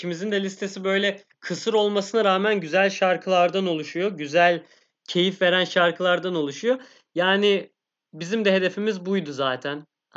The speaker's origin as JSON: {"language": "Turkish", "town": "Amsterdam", "region": "North Holland", "country": "Netherlands", "said": "Efe anlayacağınız gurbet ellere gidiyor ki ben de Amsterdam'lıyım gerçi."}